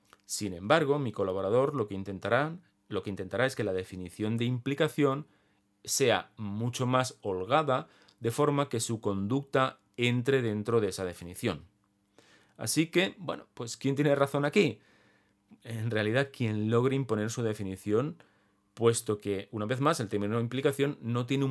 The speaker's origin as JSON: {"language": "Spanish", "region": "Catalonia", "country": "Spain", "said": "sobre todo en mi caso, que además soy catalán"}